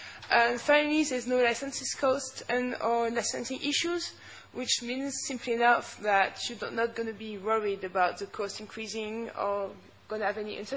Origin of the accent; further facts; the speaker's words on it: France; English is a second language; I'm going to start first with my home country, because that's what I know best.